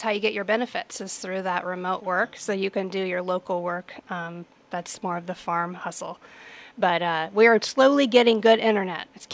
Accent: Kansas, United States; I grew up in Kansas. I've always lived here. I studied abroad a little bit in college, but definitely a big Kansas native.

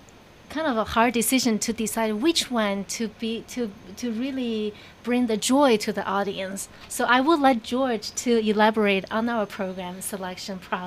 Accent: Xinjiang, China; now in United States; I was born and raised in the Uyghur family in the northwestern part of China called Xinjiang. So technically, I am Chinese-born American pianist.

